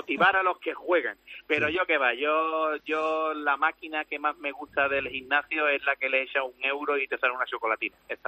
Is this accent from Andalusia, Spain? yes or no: yes; Jerez, Andalusia, Spain; yo soy de Jerez, y aquí en Jerez